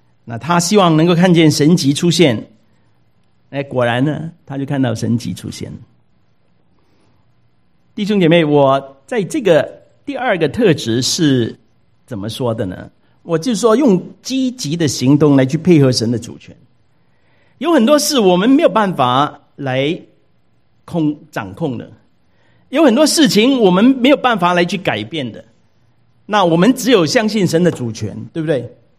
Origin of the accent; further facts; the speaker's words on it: China; 不过我觉得我们中国人呢也有一点过分，就是我们生的是孩子，我们生孩子呢18岁以后呢还是什么？还是孩子。